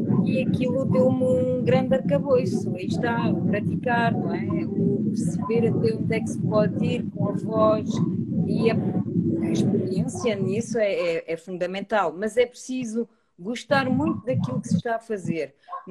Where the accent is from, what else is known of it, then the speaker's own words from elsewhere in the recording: Portugal; also born or lived in France; eu nasci em França e vim para Portugal